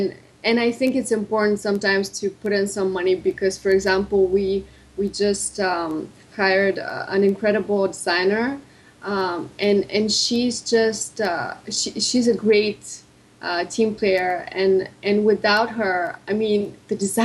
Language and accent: English; Bulgaria; also born or lived in Rome, Italy / England / United States; Right now I'm in Bulgaria. I was born and raised here. Actually, I've lived elsewhere. I've lived in Rome, I've lived in England, and a little bit in the States.